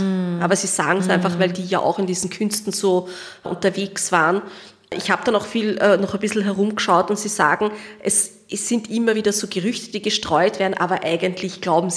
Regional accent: Vienna, Austria; wenn ich es jetzt als Wiener Ausdruck jetzt sage

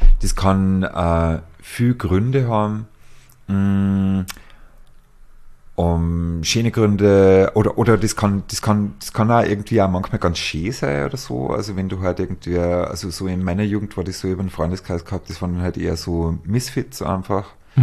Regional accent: Tyrol, Austria; ich bin in der Nähe von Kitzbühel aufgewachsen

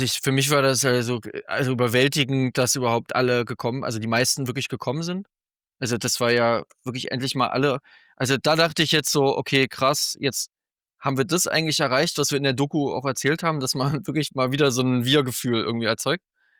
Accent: Schwerin, Mecklenburg-Vorpommern, Germany; also born or lived in Thuringia; ich bin ja aus dem Osten, also aus Schwerin und Thüringen

